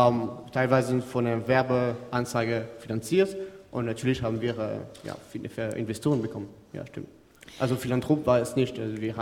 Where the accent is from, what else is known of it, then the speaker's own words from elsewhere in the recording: France; German is a second language; Also erstmal möchte ich sagen, ich bin Franzose. Wenn Sie meinen Akzent nicht verstehen, bitte schreien